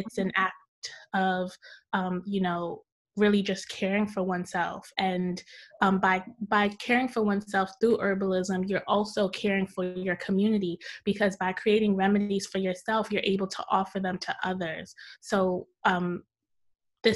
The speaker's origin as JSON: {"language": "English", "town": "Brooklyn", "region": "New York", "country": "United States", "tie": "born or raised there", "said": "So I grew up in Brooklyn, New York. Both of my dad grew up in Ansavo, which is a part of Haiti that has like a great deal of like farms and is really rural."}